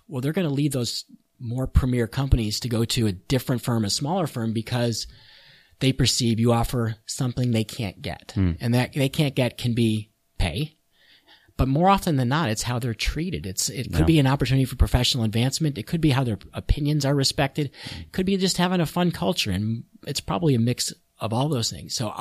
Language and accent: English; Buffalo, New York, United States; We're from Buffalo, New York. So we're not in a market where we're the hot up and coming place to be.